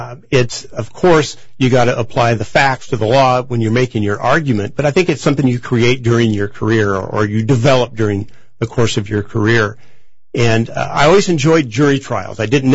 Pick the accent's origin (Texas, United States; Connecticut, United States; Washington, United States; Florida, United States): Washington, United States; Waterville; I returned to my hometown of Waterville, opened up a small practice